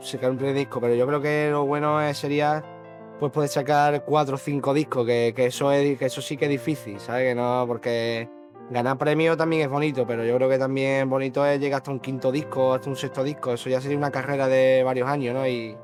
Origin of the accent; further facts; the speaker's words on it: Cádiz, Andalusia, Spain; dando más a esa raíz andaluza, pues somos de Cádiz.